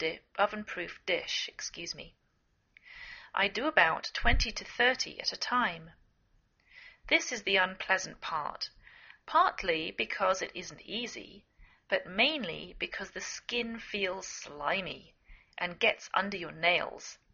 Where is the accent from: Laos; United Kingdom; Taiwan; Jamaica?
United Kingdom; England; now in United States